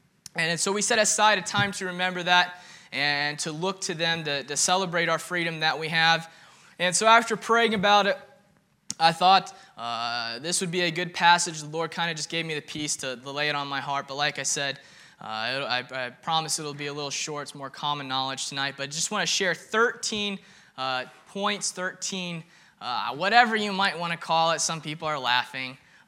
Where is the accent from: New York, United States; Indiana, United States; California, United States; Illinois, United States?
Indiana, United States; But knowing that I'm from Indiana, today was Indiana's largest event in the year.